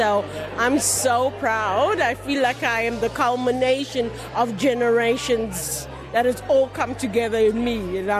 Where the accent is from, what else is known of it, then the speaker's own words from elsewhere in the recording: Cape Town, Western Cape, South Africa; a brown sugar babe, and I'm from South Africa, Cape Town, but from around here I'm from the eastern suburbs.